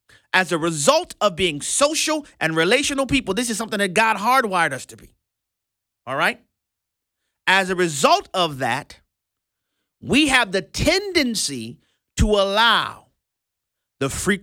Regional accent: United States; As an American who loves our country, I want to have, for example, a competent and functional Congress.

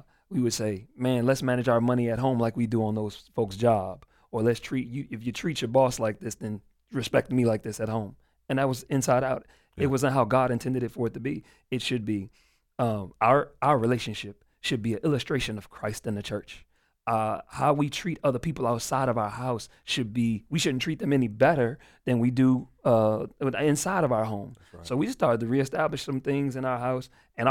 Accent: New Orleans, Louisiana, United States; So growing up in New Orleans, man, there was a lot of things going on around us that could have influenced me and my family to do some very evil, sinful things.

